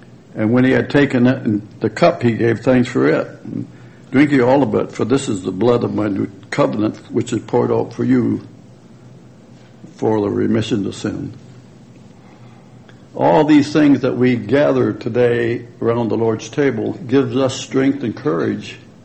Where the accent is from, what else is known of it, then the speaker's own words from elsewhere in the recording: Michigan, United States; In my childhood, I came from Michigan.